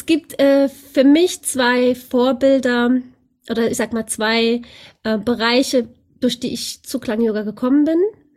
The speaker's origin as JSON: {"language": "German", "country": "Germany", "tie": "born there", "said": "ich bin 46 Jahre alt, in Deutschland geboren, 1977. habe eine sehr entspannte türkische Familie"}